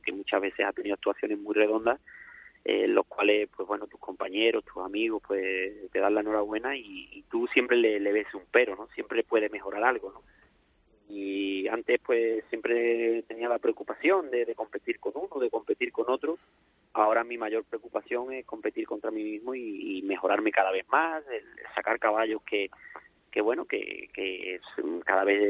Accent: Seville, Andalusia, Spain; Yo soy de Sevilla

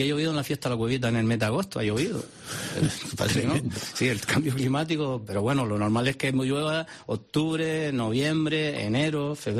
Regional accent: Artenara, Canary Islands, Spain; Y yo soy de Artenara, me nací en Artenara y me crié en Artenara, y en mi barrio, en Las Arvejas, habíamos 40 o 50 niños en mi barrio.

